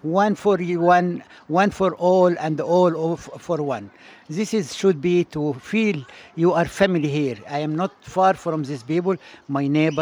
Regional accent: Egypt; English is a second language; now in Halifax, Canada; I came from Egypt for 25 years.

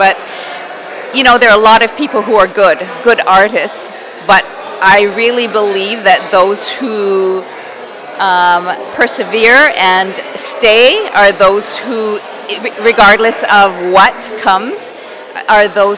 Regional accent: Toronto, Ontario, Canada; I'm from Toronto. I'm a Toronto visual artist.

